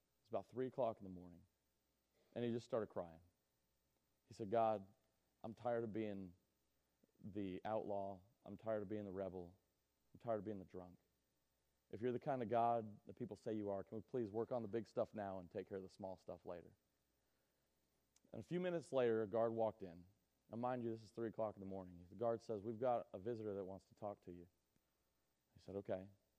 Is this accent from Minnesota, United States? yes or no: no; Florida, United States; also born or lived in Michigan; now in Tennessee; I was actually born in Michigan but raised in Florida, and then I came to Tennessee, so they call me a halfback.